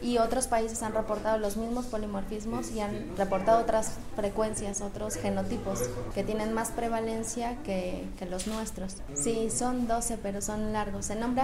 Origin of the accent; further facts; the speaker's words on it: Mexico; Si somos los mismos y todos somos mexicanos.